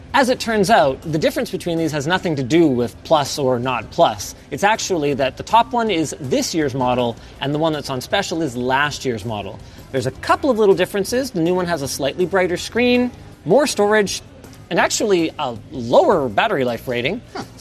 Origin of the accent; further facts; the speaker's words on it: Canada; Just a reminder, we are Canadian, so all the prices you see are in Canadian dollars.